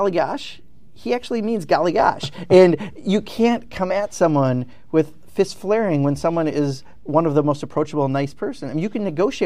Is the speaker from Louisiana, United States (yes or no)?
no; Kenosha, Wisconsin, United States; You know, I grew up in Kenosha, Wisconsin, where 14,000 people out of 70,000 used to make cars.